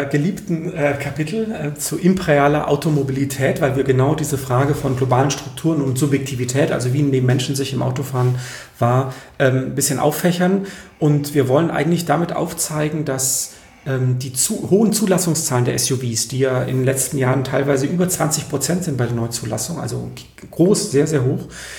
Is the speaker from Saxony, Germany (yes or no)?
no; Mainau, Baden-Württemberg, Germany; also born or lived in Frankfurt am Main; ich bin auf der Insel Mainau aufgewachsen, im Bodensee, auf dieser grünen Insel, ich habe früh ein Umweltbewusstsein entwickelt und ich fand das schrecklich, wie ich dann in Frankfurt am Main gelebt habe